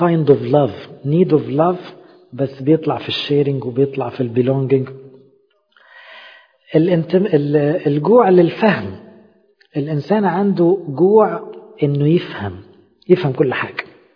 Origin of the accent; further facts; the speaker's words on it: Egypt; يعني احنا عندنا في مصر كتير من اللي بيدخلوا في المعاش